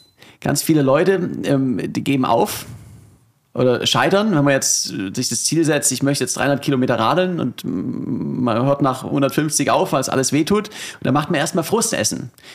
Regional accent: South Germany, Germany; Also ich komme natürlich auch aus dem Süden, den kenne ich ein bisschen besser. Ich habe 2 Jahre in München gelebt

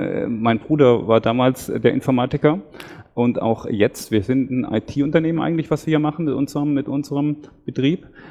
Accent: Hesse, Germany; Das war in Nordhessen.

